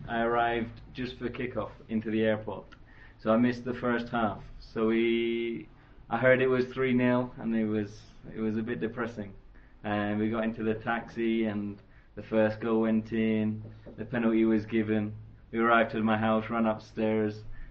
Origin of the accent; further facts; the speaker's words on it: Cambridge, East of England, United Kingdom; I'm from Cambridge.